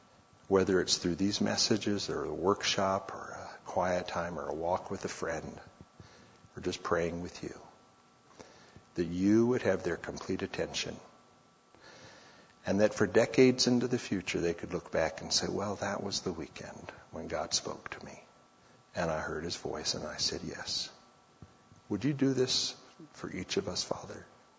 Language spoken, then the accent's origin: English; Oregon, United States; born there; also born or lived in Texas / California / Guam / Georgia; My dad joined the Air Force, and I was born in Oregon, move to Texas, move to California, move to Guam, move to Georgia, move to Illinois, move to Germany, move to Spain.